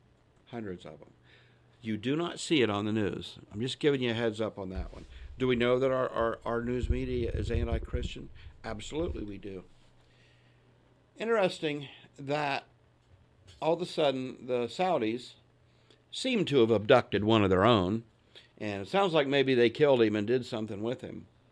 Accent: United States; I'm an American that loves my country, and I love the people in it.

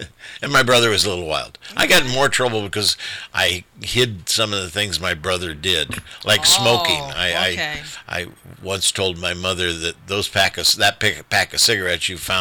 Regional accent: South Bend, Indiana, United States; Yeah, I loved growing up in South Bend. South Bend is a nice city. A lot of people didn't like South Bend because it was an industrial city.

